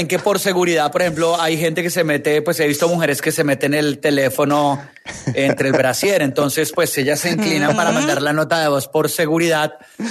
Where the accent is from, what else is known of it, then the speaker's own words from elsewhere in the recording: Colombia; Cuando usted venga a Colombia, lo voy a llevar a este festival.